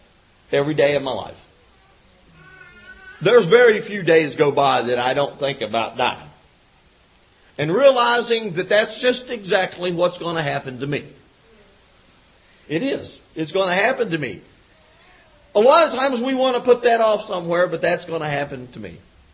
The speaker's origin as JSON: {"language": "English", "region": "West Virginia", "country": "United States", "said": "And the folks there knew that I was from West Virginia, and this man was from West Virginia"}